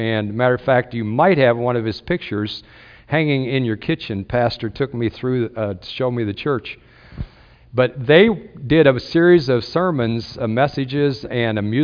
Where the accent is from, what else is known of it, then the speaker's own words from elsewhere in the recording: Marshall, Illinois, United States; We're both from Marshall, Illinois, across the state line. I grew up in a pastor's home.